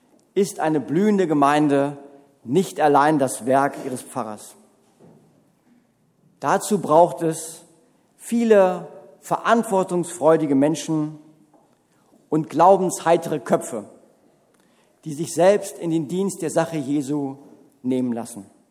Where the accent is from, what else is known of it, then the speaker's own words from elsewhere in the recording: North Rhine-Westphalia, Germany; als Westfale in Oberfranken richtig zu sein